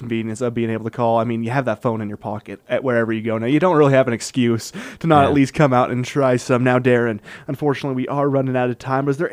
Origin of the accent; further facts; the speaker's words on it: Huntington, Utah, United States; I've been enjoying this festival since I was a little kid growing up in Huntington